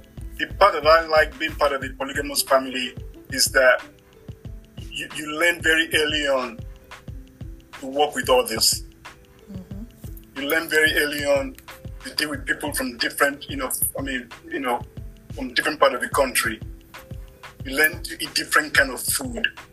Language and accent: English; Lagos, Nigeria; So obviously I was born in Lagos and I grew up in a military household, right?